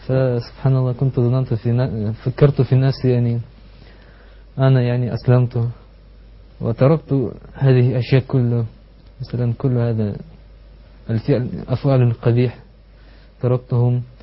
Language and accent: Arabic; Russia; Arabic is a second language; فبعد ذلك رجعت إلى بلدي